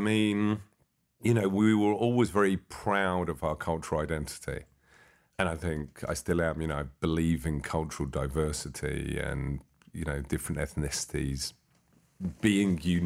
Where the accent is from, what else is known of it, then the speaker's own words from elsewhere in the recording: London, United Kingdom; born there; I was born in London, England